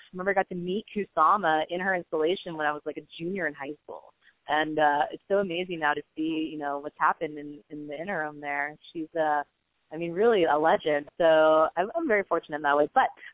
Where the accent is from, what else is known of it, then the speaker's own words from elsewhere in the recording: Pittsburgh, Pennsylvania, United States; I'm back in my hometown at this particular point in time, because Pittsburgh is going to make its mark